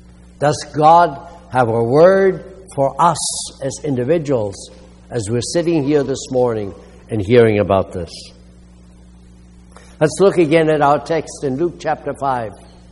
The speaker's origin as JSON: {"language": "English", "country": "China", "tie": "born or raised there", "moved": "as an adult", "lives_now": "United States", "said": "I had been born and raised in China, spent my first 19 years over there. And finally, after a year under the communists, we were able to come to the United States as immigrants. My parents had been from Germany."}